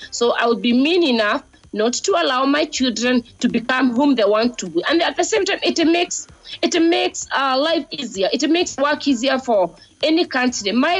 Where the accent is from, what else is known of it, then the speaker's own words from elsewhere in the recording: Kirinyaga County, Kenya; Kirinyaga County, where I come from.